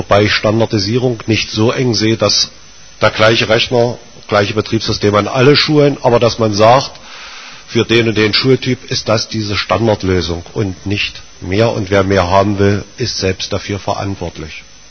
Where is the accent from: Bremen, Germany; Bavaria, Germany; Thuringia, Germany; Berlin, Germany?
Berlin, Germany; ich komme aus Berlin-Marzahn, arbeite dort im Gymnasium.